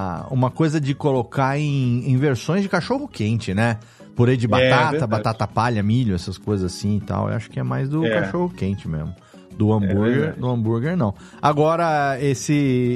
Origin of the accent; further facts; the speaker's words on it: Serra Negra, São Paulo, Brazil; Quando eu era criança, tinha aqui em Serra Negra um bar que era o Bar do Titão